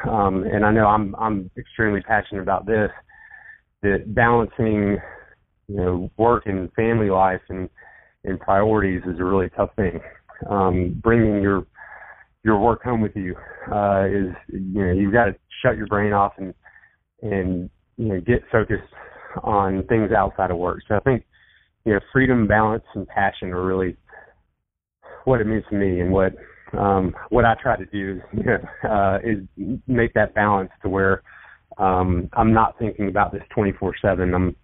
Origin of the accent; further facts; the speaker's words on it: the South, United States; our home ground since we're from the South.